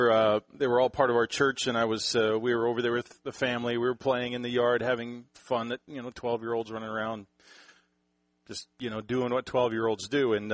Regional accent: Canada; now in United States; as a Canadian, former Canadian, I'm proudly an American citizen now.

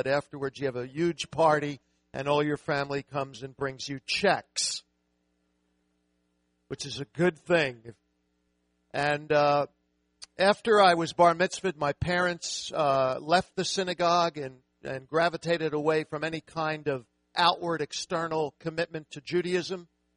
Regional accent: Philadelphia, Pennsylvania, United States; But I grew up in Philadelphia in a Jewish home. Grew up learning about my faith.

